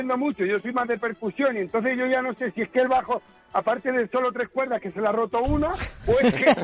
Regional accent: Solana del Pino, Castilla-La Mancha, Spain; un saludo a mi paisana de Puerto Llano, que soy Solana del Pino

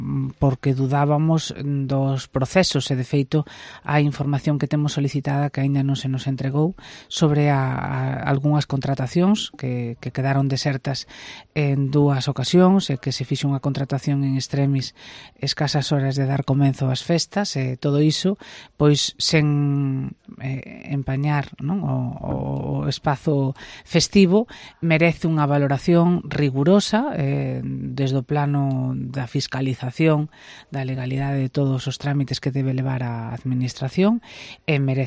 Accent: Lugo, Galicia, Spain; e nos, bueno, pois participamos como lucenses en todo aquilo que se nos invitou

